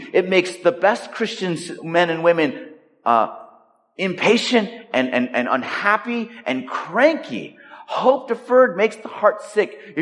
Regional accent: California, United States; It's what we call it, intermediate school, where I grew up in California.

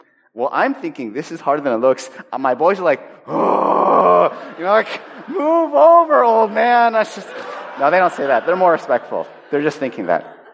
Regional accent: Los Angeles, California, United States; I just think they're jealous that I grew up in Los Angeles.

